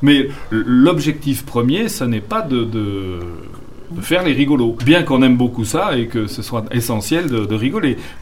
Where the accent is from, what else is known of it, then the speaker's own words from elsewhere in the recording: Toulouse, Occitanie, France; also born or lived in Lyon; Je suis né à Lyon, d'un père marseillais et d'une mère lyonnaise. Et ensuite, je suis venu à 5 ans à Toulouse, ce qui fait que, de cœur, je suis quand même toulousain. Toulousain et montalbanais, voilà. Ce qui explique l'accent.